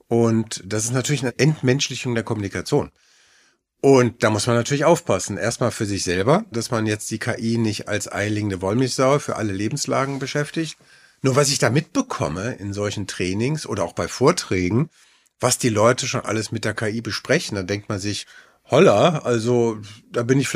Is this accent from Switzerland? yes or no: no; Frankfurt, Hesse, Germany; in meinem Fall als geborener Frankfurter und der in Frankfurt groß geworden ist